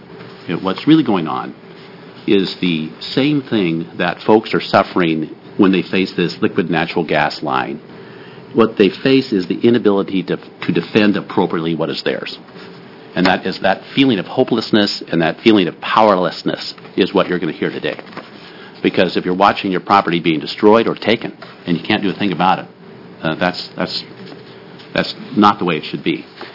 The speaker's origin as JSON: {"language": "English", "town": "McDermott", "region": "Nevada", "country": "United States", "tie": "born or raised there", "said": "And even as a little kid growing up on the White Horse Ranch down near McDermott, we found out quickly how dangerous."}